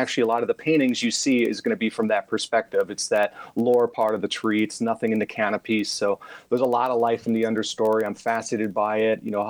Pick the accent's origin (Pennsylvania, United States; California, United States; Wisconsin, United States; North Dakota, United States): North Dakota, United States; Fargo-Moorhead; Well, I'm from Fargo-Moorhead.